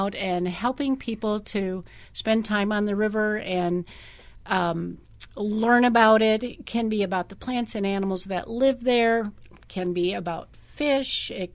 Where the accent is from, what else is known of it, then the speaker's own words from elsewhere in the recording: Iowa, United States; I moved here from Iowa, and I tell you, after living in a state for 30 years with brown water, moving here was an absolute joy.